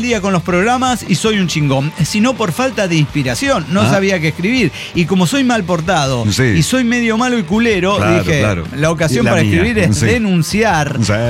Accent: San Luis Potosí, Mexico; yo soy de San Luis Potosí.

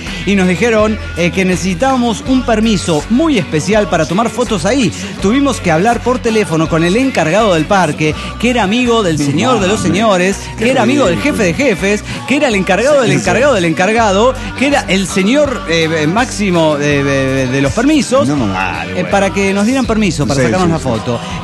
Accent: Alejandra, Santa Fe, Argentina; now in Córdoba, Argentina; No soy cordobés. Soy de Santa Fe, soy de Alejandra. Wey. Hace como 6 o 7 años que estoy aquí trabajando.

